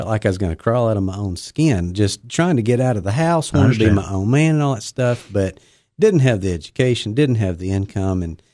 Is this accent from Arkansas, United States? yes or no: yes; De Queen, Arkansas, United States; He shook my hand. We took a picture. We had a good little laugh and talked about some places from back there. But yeah, DeQueen. I went to college in Conway, Arkansas.